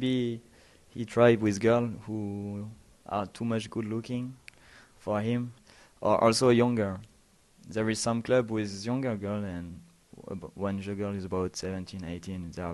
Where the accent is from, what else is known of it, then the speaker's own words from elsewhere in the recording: Île-de-France, France; English is a second language; I come from France. I live in Paris.